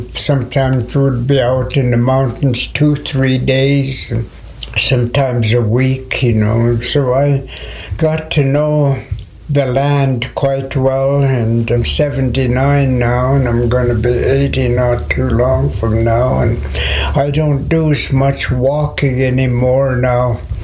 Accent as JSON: {"language": "English", "town": "Penticton", "region": "British Columbia", "country": "Canada", "tie": "born or raised there", "said": "I was born and raised in Penticton. … I'm a Penticton Indian band member."}